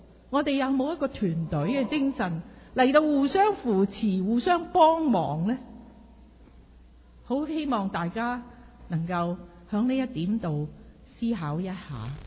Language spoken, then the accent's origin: Cantonese; China; 即系我哋中国人一句说话咧